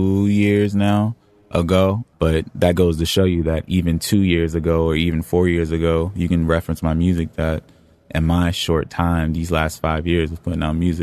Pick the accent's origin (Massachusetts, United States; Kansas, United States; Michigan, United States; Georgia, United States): Massachusetts, United States; Dorchester; I grew up in Dorchester, specifically off of Geneva Ave. There's a Vietnamese community, there's Haitian community, there's Jamaican community, there's a Cape Verdean community.